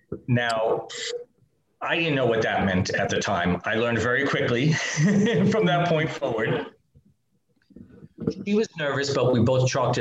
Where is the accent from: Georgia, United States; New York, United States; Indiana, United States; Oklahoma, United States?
New York, United States; New York City; Well, I'm a New York City kid. So I grew up in New York.